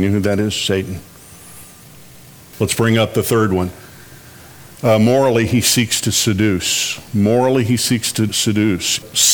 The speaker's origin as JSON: {"language": "English", "town": "Chicago", "region": "Illinois", "country": "United States", "tie": "born or raised there", "said": "I grew up in the Chicago area and talked to somebody yesterday from one of the neighborhoods where I lived near"}